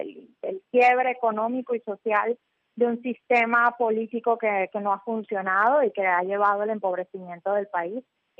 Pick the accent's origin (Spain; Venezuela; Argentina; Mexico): Venezuela; yo como venezolana, que crecí en un país completamente diferente, jamás imaginé que iba a ver.